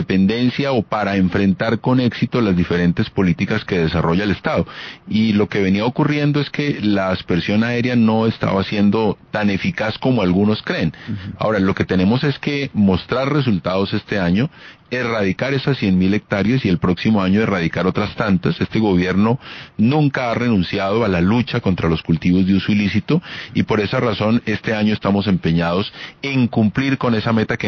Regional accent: Putumayo, Colombia; yo soy originario de Putumayo, pero mi padre es de Barbacoas. Mi papá nació en Barbacoas. Digamos que tengo un origen en la costa pacífica nariñense

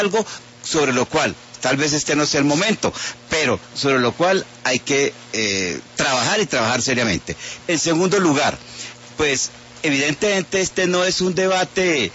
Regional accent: Chaparral, Tolima, Colombia; como en mi infancia en Chaparral, eso se hizo el 1 de diciembre del 57

